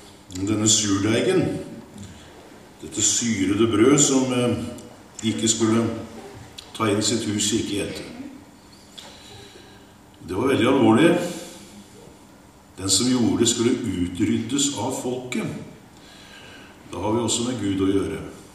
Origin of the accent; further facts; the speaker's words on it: Kragerø, Telemark, Norway; Det var en av de møte bort i Kragerø, der jeg kommer fra, for det er mange år tilbake dette her nå.